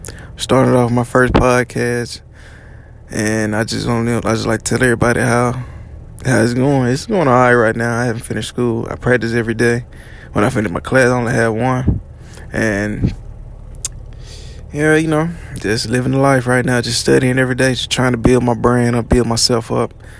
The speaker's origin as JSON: {"language": "English", "town": "Vicksburg", "region": "Mississippi", "country": "United States", "said": "I'm from Vicksburg, Mississippi. I'm very deep inside. I'm deep in the South, and I'm from the country, as you can say, as people call it."}